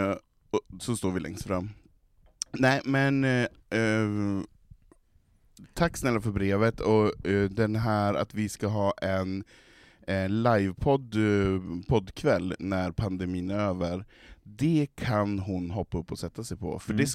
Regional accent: Norrland, Sweden; Som vi norrlänningar behöver vi en liten sprita supp innan det kommer igång.

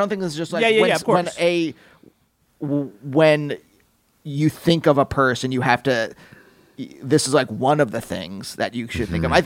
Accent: United States; Whatever these words mean. I'm an American.

